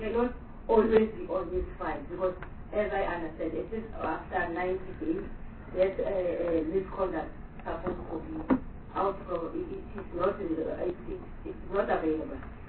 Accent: Limpopo, South Africa; I'm from the SLP and I'm representing the province, and I'm from Limpopo.

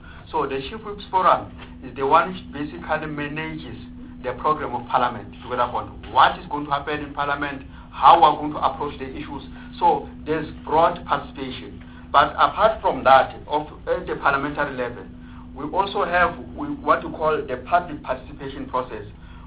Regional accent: Free State, South Africa; Take for myself, I'm from the Free State. I came with a list of the Free State into the National Assembly.

